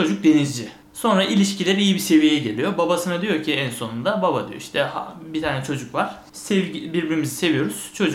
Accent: Rize, Turkey; Bu kabı şimdi Rizeliyiz.

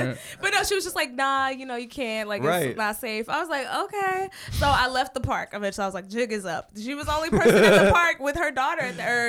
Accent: Kemp, Texas, United States; So all like kind of North Texas, but like outside in the southern town called Kemp. which is super duper small.

